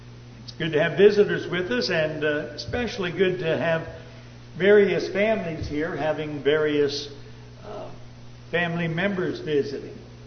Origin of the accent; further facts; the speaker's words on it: Upper Ohio Valley, United States; And the reason is that we grew up in the Upper Ohio Valley